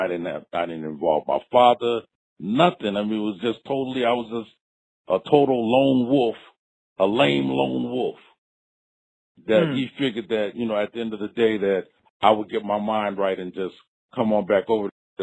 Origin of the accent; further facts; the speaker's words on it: California, United States; also born or lived in Miami; And I was from Southern California initially.